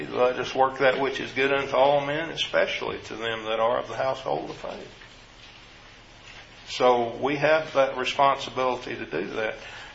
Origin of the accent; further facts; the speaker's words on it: the South, United States; accent: Southern twang; We're both from the South and proud to admit it. So I have a twang